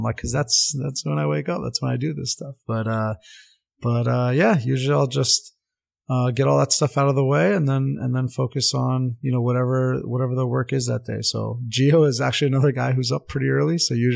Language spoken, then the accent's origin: English; Montvale, New Jersey, United States; I grew up in Montvale, New Jersey.